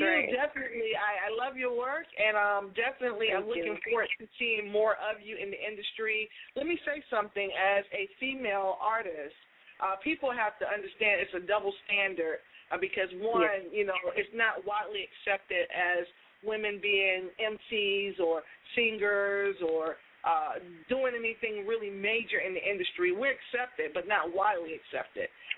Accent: Boston, Massachusetts, United States; I'm actually from Boston

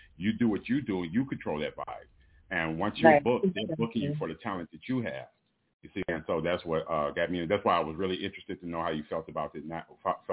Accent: Oakland, California, United States; So I'm from Oakland, California.

